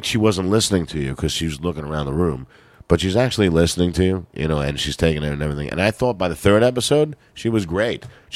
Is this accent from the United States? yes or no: yes; New York, United States; I wasn't direct back, but I'm from New York.